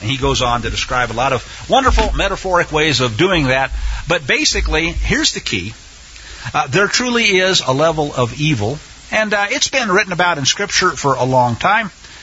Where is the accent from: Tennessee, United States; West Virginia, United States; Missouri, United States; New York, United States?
Missouri, United States; I grew up in Missouri. There was a law on the books.